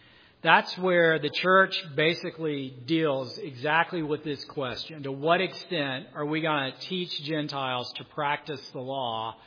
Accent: Alabama, United States; So I'm from Alabama. I'm different than most of you who are from the Midwest.

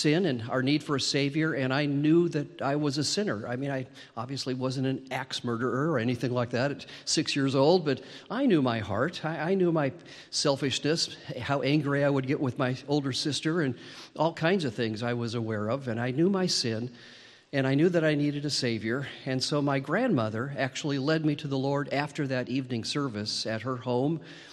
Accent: Spokane, Washington, United States; Sadly, the church I grew up in Spokane, although a good church in many ways, it was a typical Baptist church

